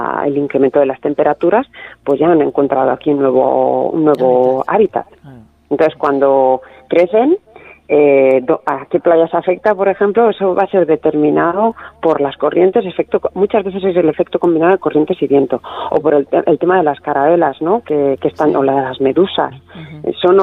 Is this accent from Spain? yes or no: yes; Alicante, Valencian Community, Spain; also born or lived in Brittany; now in Basque Country, Spain; yo soy alicantina, claro, vivo aquí en el País Vasco